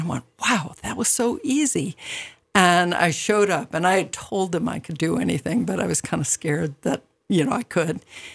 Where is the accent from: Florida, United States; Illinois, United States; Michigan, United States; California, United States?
Illinois, United States; Chicago; also born or lived in Dallas; now in Bonners Ferry, United States; because I'm basically from Chicago and Dallas. And so when I moved here, it was on a lark with a bunch of friends